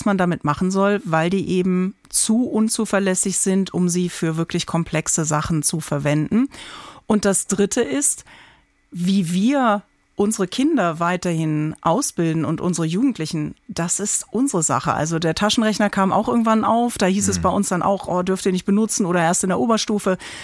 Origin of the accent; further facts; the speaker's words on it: Germany; Wir sind beide Deutsche. Wir sind in derselben Kultur aufgewachsen.